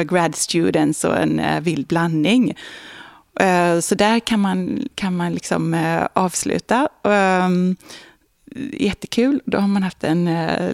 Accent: Sweden; moved away as an adult; now in Philadelphia, United States; det är liksom lite exotiskt också som svensk. Och sen tar man sig upp till West Philadelphia där jag bor, precis på andra sidan universitetet.

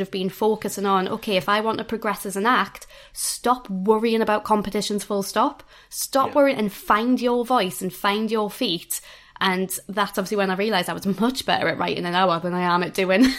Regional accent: Newcastle, North East England, United Kingdom; I am from Newcastle.

